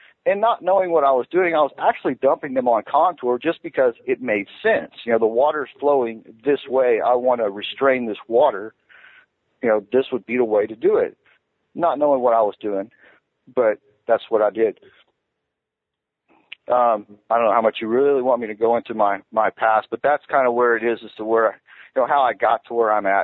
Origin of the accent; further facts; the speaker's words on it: Euless, Texas, United States; born there; I was born in Useless, Texas. Okay. which AKA is also known as Euless.